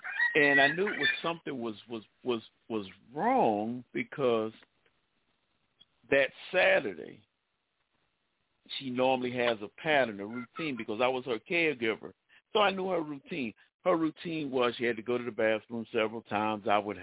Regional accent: Philadelphia, Pennsylvania, United States; Carrie and I are both from Philadelphia.

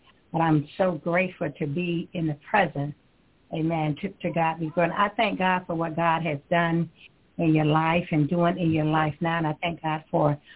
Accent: Camilla, Georgia, United States; now in Tallahassee, United States; I'm a country girl. I'm from Camilla, Georgia, but I reside in Tallahassee, Florida. So I'm a Georgia girl. I'm a barefooted Georgia girl.

